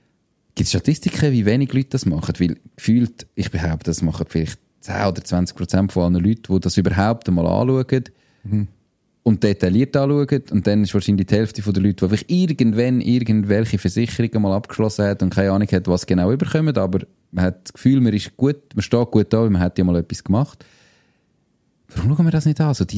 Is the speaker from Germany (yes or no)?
no; Switzerland; eigentlich sind wir Schweizer in gewissen Bereichen mega überversichert.